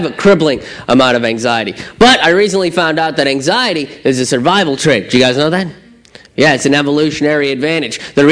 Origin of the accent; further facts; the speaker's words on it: India; And here's the thing, America, I'm from India.